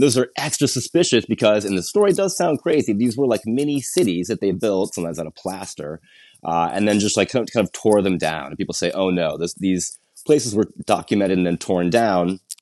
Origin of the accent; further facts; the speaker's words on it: Iowa, United States; As I grew up in Iowa. I went to the Iowa State Fair